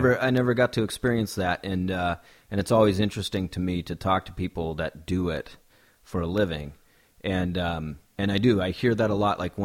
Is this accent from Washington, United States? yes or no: yes; Washington, United States; I didn't grow up here in the city. I grew up over on the Kitsap Peninsula.